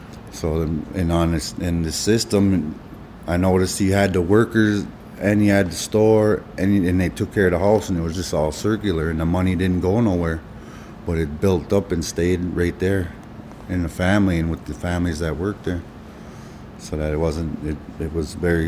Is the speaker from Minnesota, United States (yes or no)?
yes; Red Lake, Minnesota, United States; I'm Anishinaabe from the northern Minnesota. So what I said was … I'm from the Bear Clan in Red Lake.